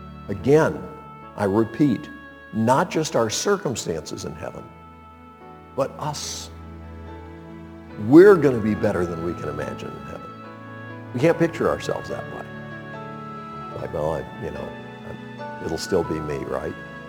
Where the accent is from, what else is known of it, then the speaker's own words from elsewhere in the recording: North Carolina, United States; I grew up near the Continental Divide in Western Carolina.